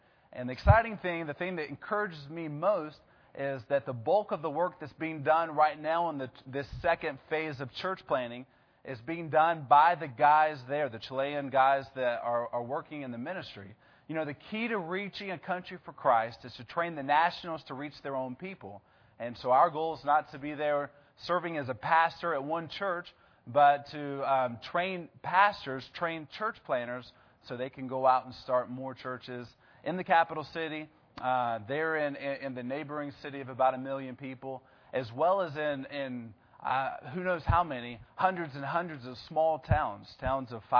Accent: Georgia, United States; My wife's from Tennessee. I'm from Georgia.

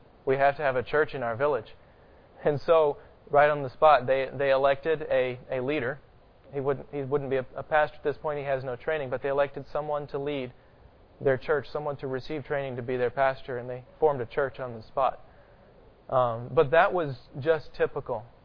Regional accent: the South, United States; as a Southerner, growing up and hearing Southern English, it's a lot closer to what we speak than proper English anyway.

